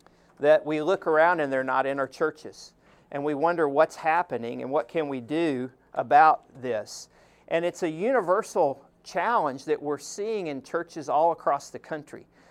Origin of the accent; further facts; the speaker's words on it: Fort Worth, Texas, United States; now in Nashville, United States; I am from Fort Worth, Texas. I did make my way to Nashville.